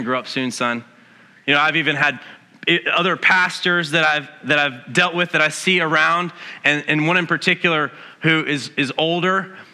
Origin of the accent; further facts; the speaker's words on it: United States; No, I'm an American. You can't command me to do anything, right?